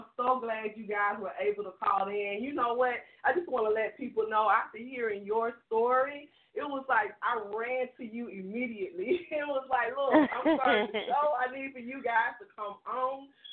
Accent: Atlanta, Georgia, United States; I am from Atlanta, Georgia.

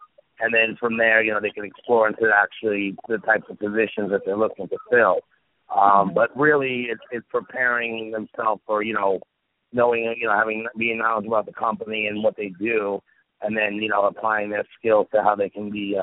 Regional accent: New York, United States; Well, obviously, you know, we're both from New York

